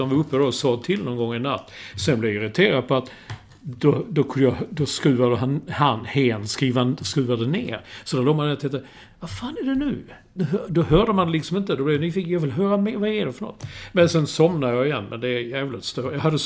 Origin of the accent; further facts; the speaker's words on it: Sweden; Medan jag är svensk. Jag tvättar själv. Här tvättar vi själv.